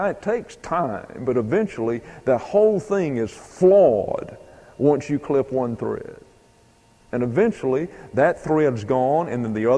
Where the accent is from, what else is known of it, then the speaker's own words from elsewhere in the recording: St. Louis, Missouri, United States; born there; What would have happened if I was not born in St. Louis?